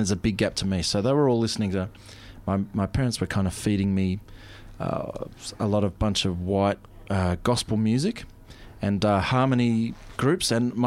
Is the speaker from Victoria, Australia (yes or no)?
yes; Melbourne, Victoria, Australia; And so that's kind of the musical tradition that I grew up in the eastern suburbs of Melbourne here.